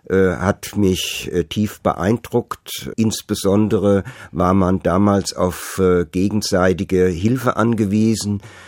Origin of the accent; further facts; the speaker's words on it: Mainz, Rhineland-Palatinate, Germany; Ja, Mainz war in den Ende der 40er Jahre zu fast 90% zerstört. Und ich bin in Trümmern groß geworden